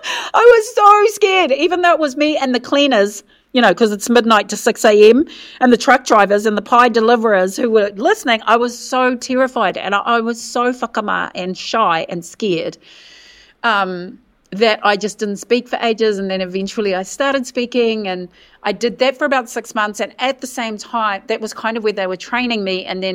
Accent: Wairoa, Hawke's Bay, New Zealand; I'd never done it, right? I'm from Wairoa. I'm like, what the heck?

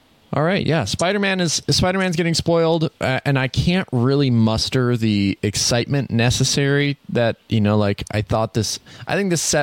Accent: Wisconsin, United States; I went back to my hometown and spent a lot of time there, played some Magic, had a great time, got to like sort of get back to the roots a little bit and wander through the Driftless area of Wisconsin.

